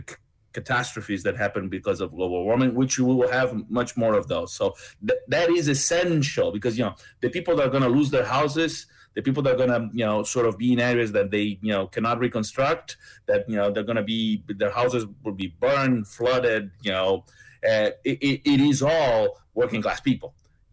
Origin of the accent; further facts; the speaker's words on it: Argentina; English is a second language; I come from Latin America. We're dealing in Argentina with 200% and something.